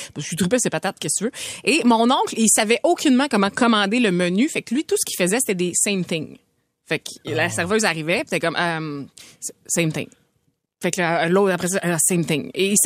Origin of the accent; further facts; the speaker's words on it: Centre-Val de Loire, France; moi, je viens de la Beauce, hein. Faut pas oublier que l'anglais n'est pas très présent.